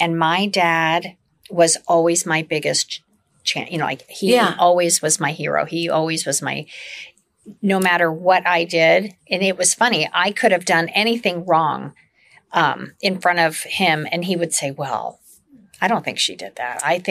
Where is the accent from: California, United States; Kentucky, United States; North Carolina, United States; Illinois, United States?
California, United States; Beaumont; Right outside of Palm Springs, a small town called Beaumont.